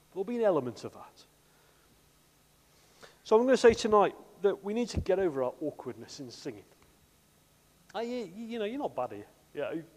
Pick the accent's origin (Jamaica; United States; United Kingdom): United Kingdom; I know we're British and everything else.